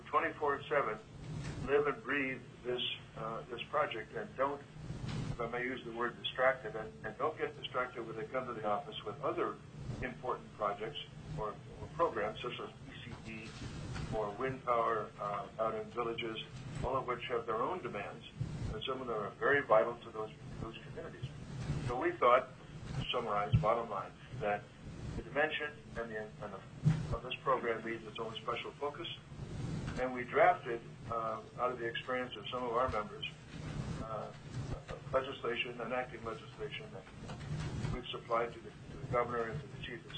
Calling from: Anchorage, Alaska, United States; I'm speaking here from Anchorage.

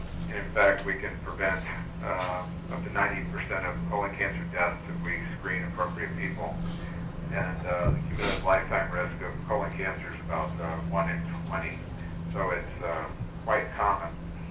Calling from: Anchorage, Alaska, United States; I'm calling from Anchorage.

